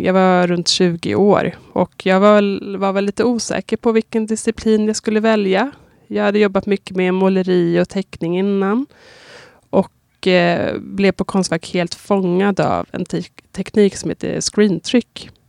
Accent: Nacka, Stockholm County, Sweden; born there; föddes jag i Nacka 1987 och jag är utbildad vid Viks folkhögskola, Edinburgh's Telford College i Skottland och Konstfack.

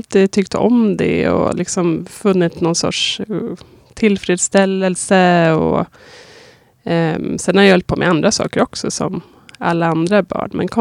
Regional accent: Nacka, Stockholm County, Sweden; born there; föddes jag i Nacka 1987 och jag är utbildad vid Viks folkhögskola, Edinburgh's Telford College i Skottland och Konstfack.

